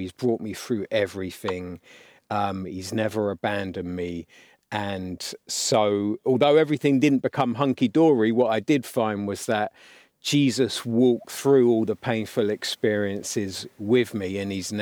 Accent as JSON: {"language": "English", "region": "London", "country": "United Kingdom", "tie": "born or raised there", "said": "So I grew up on the Alton estate in a single parent home"}